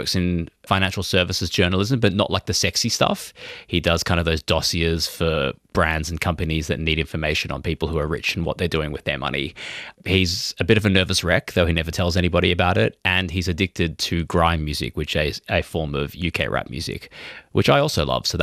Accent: Sydney, New South Wales, Australia; I'm from Sydney

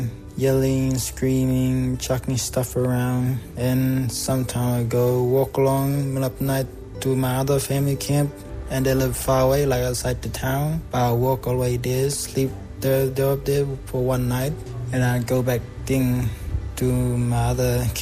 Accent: Tennant Creek, Northern Territory, Australia; I grew up on Tennant Creek, but Newell Junction is where my family from, and I'm a Katie's from the Katie's tribe.

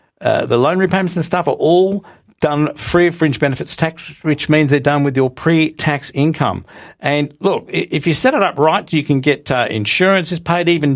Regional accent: Western Australia, Australia; In my home state of WA, they do it by private treaty, very few auctions.

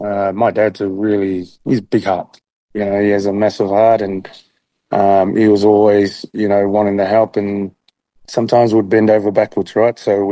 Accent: Wellington, New Zealand; Yeah, so we're Aofanga in Samoa. That's where Dad's raised. But we moved to New Zealand. I'm born and raised in Wellington.

